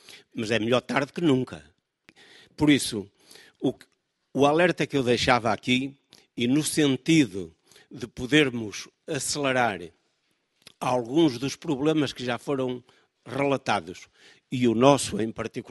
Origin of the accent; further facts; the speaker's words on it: Norte, Portugal; Eu sou do Norte e vimos estes dias no Norte que é o mais miserável do país.